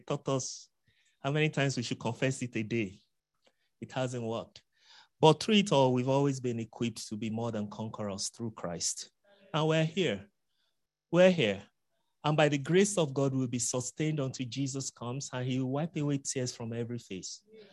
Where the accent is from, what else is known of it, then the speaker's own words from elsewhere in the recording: Kwara, Nigeria; I'm from Kwara State in Nigeria. It's somewhat savanna. It's not really north for those of you who call us north. We're not north. We're Yorubas.